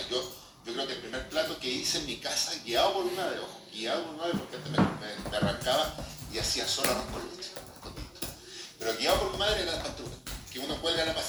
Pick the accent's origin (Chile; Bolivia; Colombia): Chile; Concepción, Biobío; Pero creo que a mí me hace falta Chillán. Yo soy oriundo de Concepción.